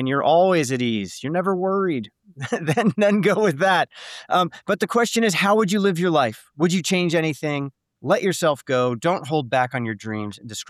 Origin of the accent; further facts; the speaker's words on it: Midwest, United States; You know, you like in back where I grew up in the Midwest, we always mowed the yard.